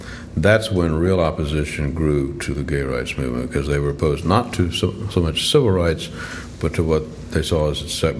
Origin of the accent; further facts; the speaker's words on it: the South, United States; You know, I mean, I'm a Southerner.